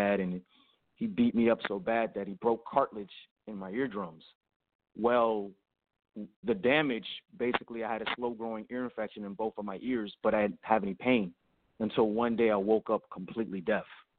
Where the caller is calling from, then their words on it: Tampa, Florida, United States; Well, right now, currently I'm in Tampa, Florida, visiting a best friend of mine just for the weekend, and I go back to Miami later on tonight.